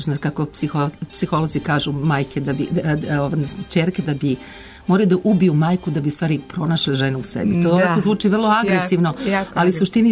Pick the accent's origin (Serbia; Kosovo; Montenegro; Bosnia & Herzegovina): Serbia; Belgrade; kao Beograđanka